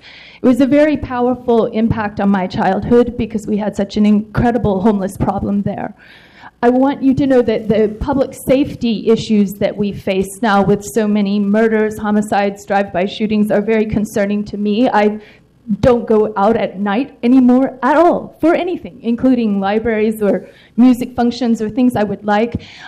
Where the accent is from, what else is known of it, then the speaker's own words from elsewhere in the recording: Nashville, Tennessee, United States; Mary Catherine Strubel is the mother of a pastor Strubel in my hometown in Nashville